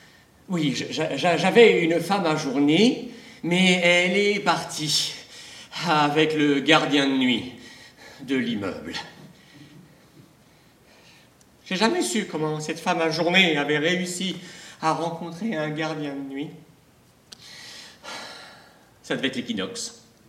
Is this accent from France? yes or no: no; Belgium; c'est vrai que je viens de Belgique, donc une métropole